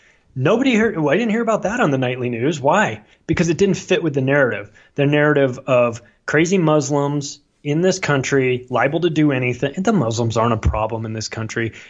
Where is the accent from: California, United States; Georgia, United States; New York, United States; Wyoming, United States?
California, United States; Now we're from Southern California originally. So like San Bernardino is a place we're very familiar with.